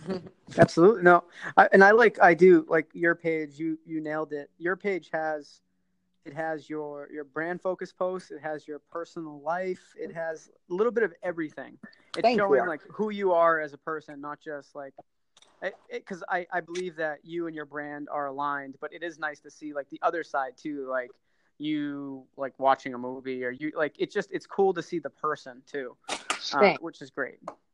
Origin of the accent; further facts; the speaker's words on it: Boston, Massachusetts, United States; Yeah, I'm from Boston area